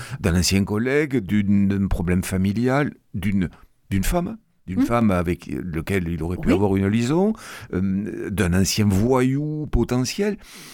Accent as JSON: {"language": "French", "town": "Domazan-sur-Arize", "region": "Occitanie", "country": "France", "said": "j'habite aujourd'hui en Lauragais, mais je suis originaire de Domazan-sur-Arize, donc pas très loin d'ici."}